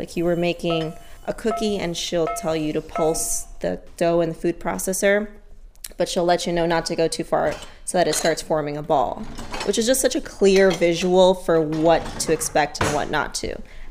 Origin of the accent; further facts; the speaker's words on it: Miami, Florida, United States; I'm from Miami, big family. My mom had her go-tos. My family's Nicaraguan